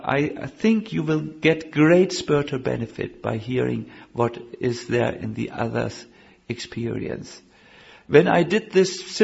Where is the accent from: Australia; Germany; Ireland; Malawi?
Germany; I'm sorry, I'm from Germany, I'm a little offensive by nature.